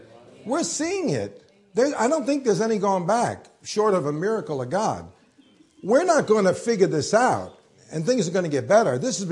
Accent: New York, United States; And I grew up in New York.

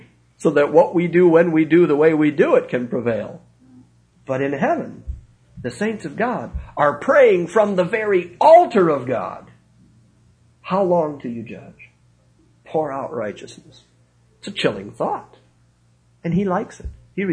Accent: Ireland; I'm Irish. I like the Irish way of doing it.

